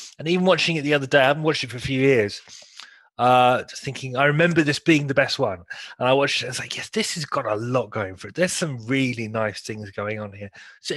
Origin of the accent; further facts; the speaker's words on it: Jersey; So I'm from Jersey.